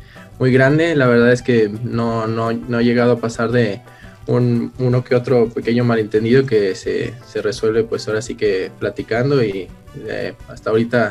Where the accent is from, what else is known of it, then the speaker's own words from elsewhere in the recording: Aguascalientes, Mexico; yo soy de la ciudad de Aguascalientes, México